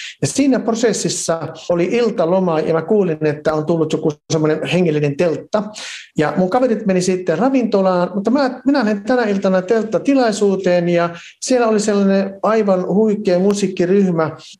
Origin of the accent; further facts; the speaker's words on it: Varkaus, North Savo, Finland; Eli mä olen kotoisin Varkaudessa, mä olin syntynyt ja käynyt siellä kouluni